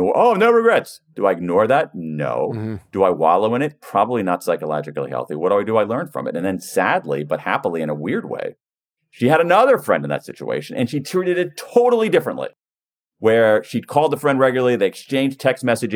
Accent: Columbus, Ohio, United States; So when I grew up in Columbus, Ohio, the guidance on multiple choice tests was this.

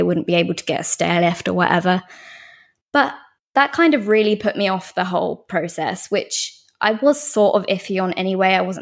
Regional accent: England, United Kingdom

